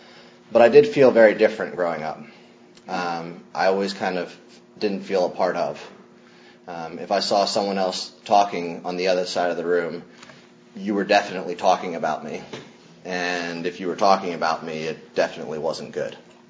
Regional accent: Bethlehem, Pennsylvania, United States; born there; I was born in Bethlehem, Pennsylvania. It was a steel town up north

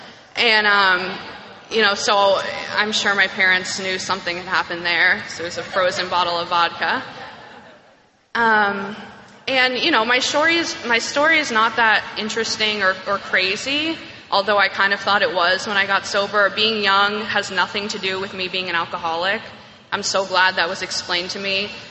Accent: New York City, New York, United States; Like I said, I'm from New York. I grew up on the upper West Side, as we call it. And it's a nice place.

